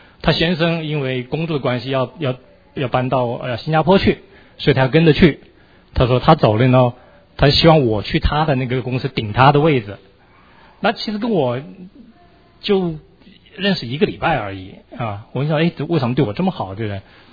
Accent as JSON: {"language": "Chinese", "country": "China", "said": "他不知道怎么能听说我是中国人又是会计师"}